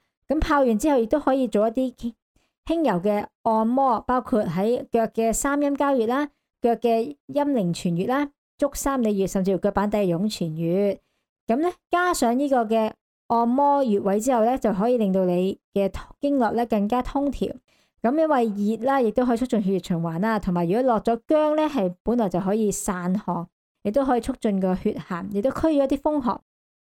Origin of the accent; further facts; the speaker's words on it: Hong Kong; 作为一个香港人